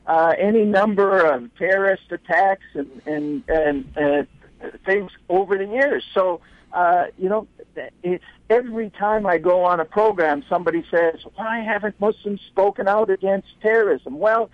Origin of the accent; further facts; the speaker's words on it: Midwest, United States; Well, I'm from the Midwest, not the Mideast.